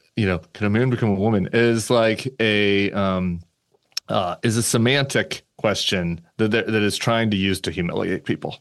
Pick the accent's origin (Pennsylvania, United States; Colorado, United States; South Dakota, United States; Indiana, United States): Colorado, United States; when I was growing up in Colorado.